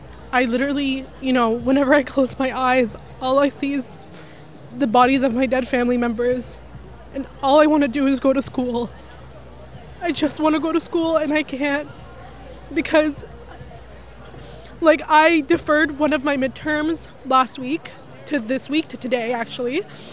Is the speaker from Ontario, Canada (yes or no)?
yes; Ottawa, Ontario, Canada; I was born and raised in Ottawa. My mother is from Palestine. My family were exiled to Gaza in 1948 and have been there since.